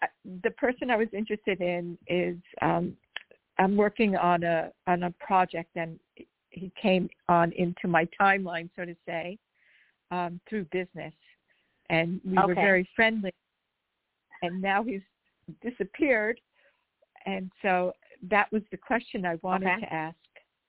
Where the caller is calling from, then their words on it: Los Angeles, California, United States; I'm calling from Los Angeles